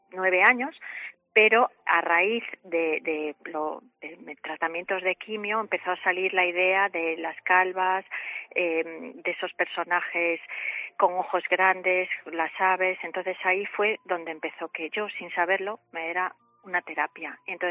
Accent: Millarós, Galicia, Spain; born there; yo nací en Millarous, en un pueblo de Obarco, y yo recordaba las fiestas, pues los gaiteros, las pandereteiras, la pulpeira.

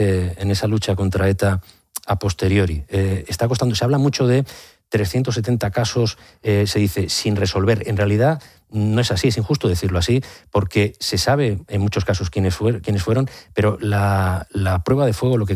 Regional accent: Barcelona, Catalonia, Spain; now in Madrid, Spain; los dos somos catalanes de Barcelona, pero llevamos mucho tiempo en Madrid.

